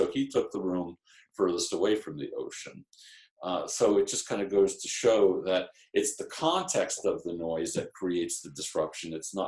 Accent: New York, United States; And as a New Yorker, I don't in any way find it inappropriate to express emotions

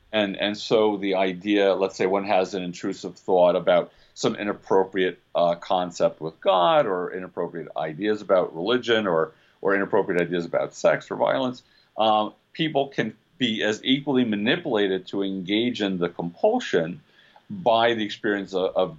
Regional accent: New York, United States; that's different than I'm saying as a New Yorker.

